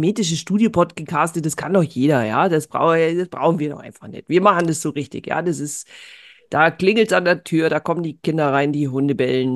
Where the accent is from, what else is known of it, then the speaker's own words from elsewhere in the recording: Augsburg, Bavaria, Germany; Außerdem komme ich aus der Ecke.